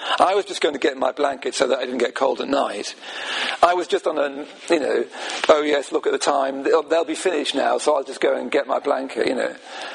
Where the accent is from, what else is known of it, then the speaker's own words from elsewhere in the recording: Midlands, United Kingdom; I come from the Midlands.